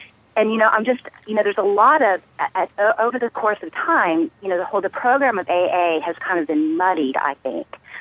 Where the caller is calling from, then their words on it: North Carolina, United States; Yeah, I'm calling from North Carolina.